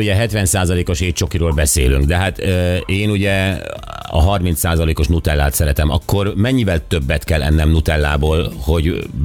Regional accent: Germany; Én egyébként régen, gyerekkoromban, még Németországban

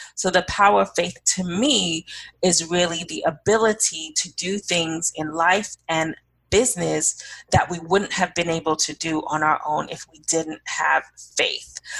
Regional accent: London, United Kingdom; I fall in the category of growing up in the faith. I grew up in London, England

